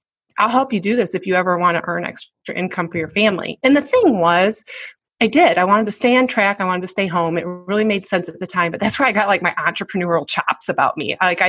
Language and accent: English; Michigan, United States; So I was born and raised in Michigan, met my husband right out of college